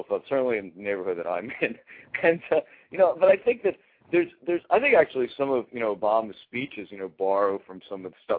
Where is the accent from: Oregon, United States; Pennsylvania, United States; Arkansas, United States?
Pennsylvania, United States; Philadelphia; I was a kid, and I grew up in Philadelphia, so I was sort of aware of it